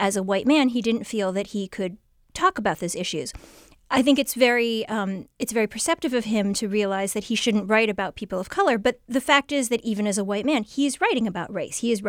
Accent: Shaker Heights, Ohio, United States; Well, I remember in the 90s when I was growing up in Shaker Heights

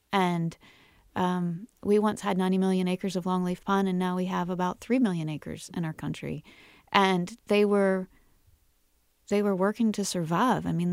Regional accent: Southern Pines, North Carolina, United States; To me, well, I grew up in Southern Pines

